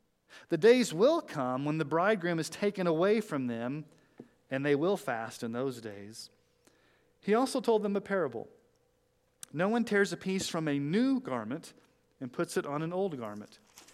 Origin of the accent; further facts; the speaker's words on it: the South, United States; So growing up in the South, when you went to a restaurant and they asked you what type of soft drink you wanted